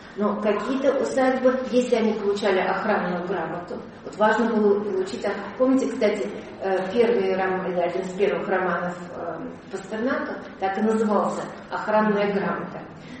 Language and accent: Russian; Pskov, Pskov Oblast, Russia; я сама из Пскова, как бы.